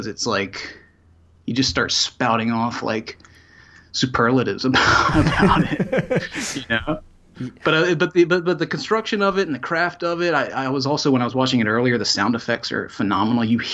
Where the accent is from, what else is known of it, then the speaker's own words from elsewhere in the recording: Salisbury, North Carolina, United States; I grew up in North Carolina.